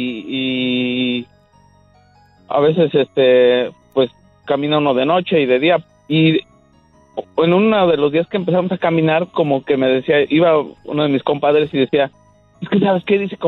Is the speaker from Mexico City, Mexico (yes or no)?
yes; Mexico City, Mexico; Bueno, nosotros, yo soy de la Ciudad de México.